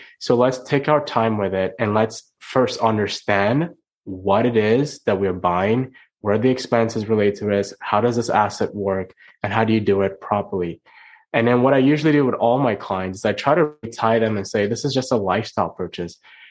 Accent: Nigeria; now in Canada; when I was buying my first home, I'm an immigrant from Nigeria.

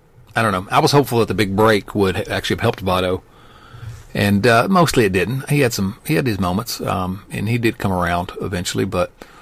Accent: Virginia, United States; I'm Appalachian, baby.

